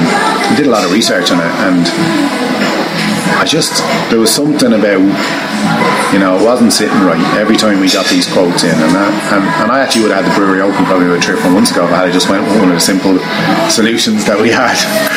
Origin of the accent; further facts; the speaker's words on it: Tallaght, Leinster, Ireland; also born or lived in England; now in Celbridge, Ireland; Actually, I'm not from Kilcock. Most of my family happen to live up here now. Originally from Tala.